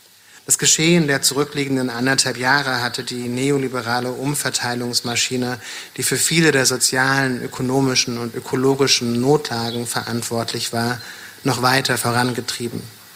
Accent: Mecklenburg-Vorpommern, Germany; meine Kindheit in Mecklenburg-Vorpommern gibt, und die von sehr viel Homophobie und Gewalt geprägt war

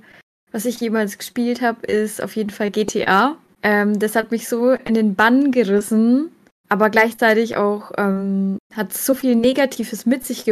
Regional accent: Bavaria, Germany; Ich komme aus Franken und genau, ich werde 27 Jahre alt im August.

